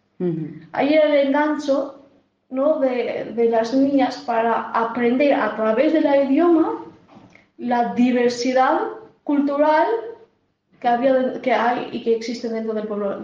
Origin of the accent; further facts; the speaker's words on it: Spain; para los que somos de España